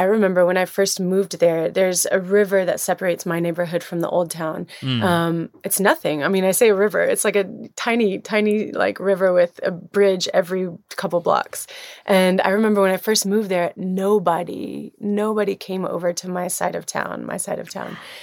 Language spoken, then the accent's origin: English; Alabama, United States; I'm from Alabama, sitting here in my childhood home